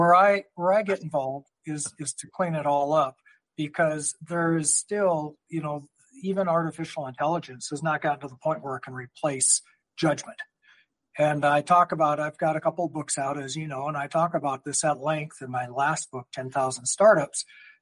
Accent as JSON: {"language": "English", "region": "North Dakota", "country": "United States", "tie": "born or raised there", "said": "So eventually we'll be getting pineapples grown in my home state of North Dakota."}